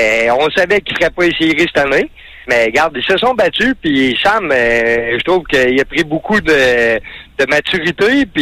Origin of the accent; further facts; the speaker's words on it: Bécancour, Quebec, Canada; Moi, je viens de Bécancour.